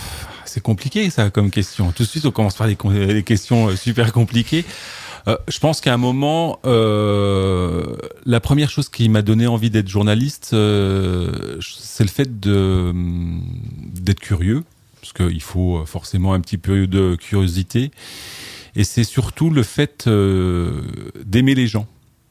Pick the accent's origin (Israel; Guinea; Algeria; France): France; eastern France; dans ma région d'origine, qui est dans l'est de la France